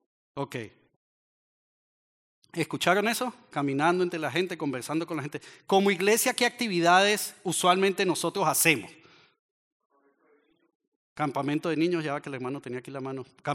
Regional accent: Venezuela; Así que ahora déjeme hacerle la pregunta que en mi país, en Venezuela, la llamarían la de las mil lochas, aquí la llaman la del millón de dólares.

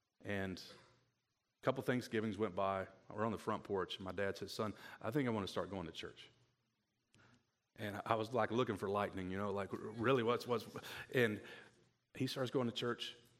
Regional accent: Kentucky, United States; also born or lived in Detroit; My dad was born and raised in Detroit. I was born there, grew up in Kentucky.

